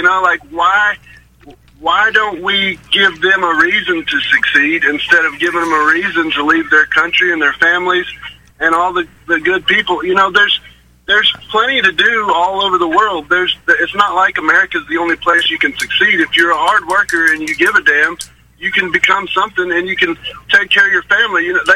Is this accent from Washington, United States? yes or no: no; Texas, United States; now in Nashville, United States; I'm from Texas originally. I've been out here for about 10 years, and I'm very aware of the immigration problem in Texas there.